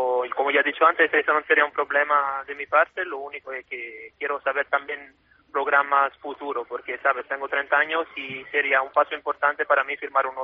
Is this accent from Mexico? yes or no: no; Naples, Campania, Italy; born there; Spanish is a second language; now in Rome, Italy; Yo nací en Nápoles, pero vivo en Roma la siempre.